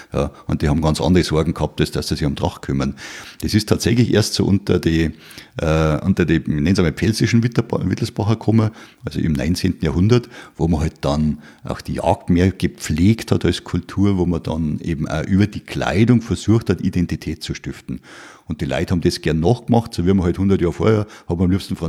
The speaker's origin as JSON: {"language": "German", "town": "Munich", "region": "Bavaria", "country": "Germany", "tie": "born or raised there", "said": "Ich bin ja in München geboren, in Neuhausen, und habe ein paar Stadtteile durchgemacht, bis ich dann in Trudering gelandet bin."}